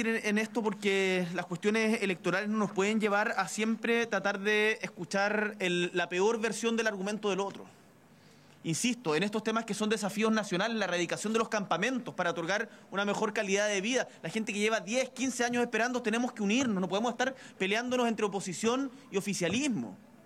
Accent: Magallanes and Chilean Antarctica, Chile; yo soy de Magallanes y seguramente acá en la región de Atacama pasa algo parecido, que cuando, por lo menos yo era chico

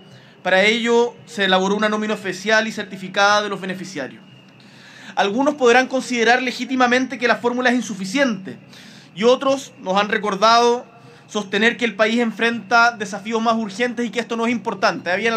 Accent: Punta Arenas, Magallanes y la Antártica Chilena, Chile; yo soy de Punta Arenas, de Magallanes

